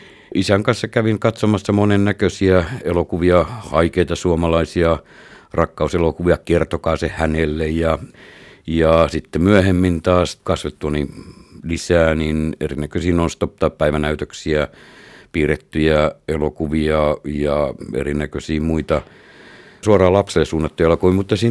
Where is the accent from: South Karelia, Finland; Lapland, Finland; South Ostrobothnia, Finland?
Lapland, Finland; Kemi; siihen aikaan mun lapsuus Kemissä oli elokuvateattereita